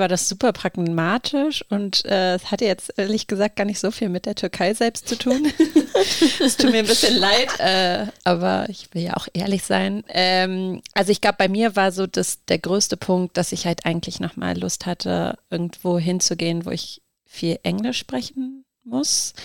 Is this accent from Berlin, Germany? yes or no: yes; Berlin, Germany; born there; Also ich komme gebürtig aus Berlin.